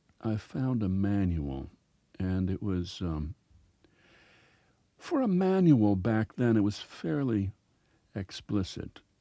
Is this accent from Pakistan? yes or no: no; Minnesota, United States; Perhaps because I'm from Minnesota and grew up in a small town, this this Philadelphia sophisticate believes that I'm not capable of having had these feelings.